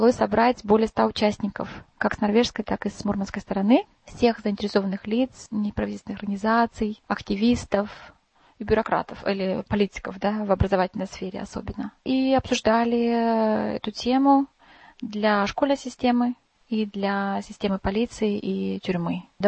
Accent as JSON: {"language": "Russian", "town": "Elista", "region": "Kalmykia", "country": "Russia", "tie": "born or raised there", "lives_now": "Oslo, Norway", "said": "Я родом из Калмыкии, из города Элисты, но только что закончила университет Осло здесь, где училась последние 6 лет социологии и правам человека и педагогики."}